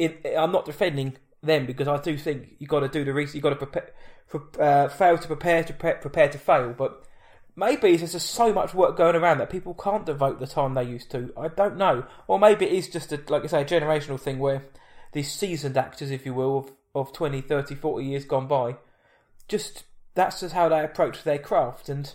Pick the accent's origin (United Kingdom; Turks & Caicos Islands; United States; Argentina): United Kingdom; England; I've got a cup of tea because I'm English and I'm a stereotype when I research my role.